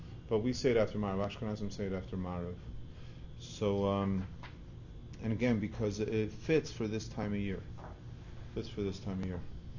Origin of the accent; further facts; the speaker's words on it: Los Angeles, California, United States; I'm from Los Angeles, I'm going back.